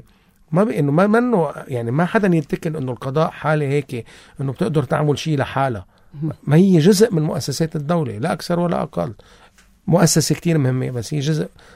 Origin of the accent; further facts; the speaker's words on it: Lebanon; انا بعتبر كلبناني